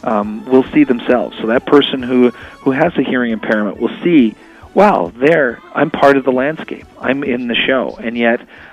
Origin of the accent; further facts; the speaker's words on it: Toronto, Ontario, Canada; it's a great place to grow up, as I did. And I grew up in Toronto